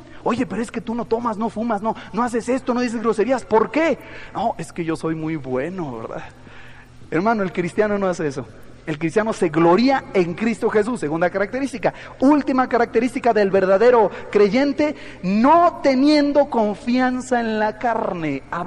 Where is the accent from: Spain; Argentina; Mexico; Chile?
Mexico; Somos bien mexicanos, ¿verdad? Somos del linaje de Benito Juárez o de alguien, no sé de quién.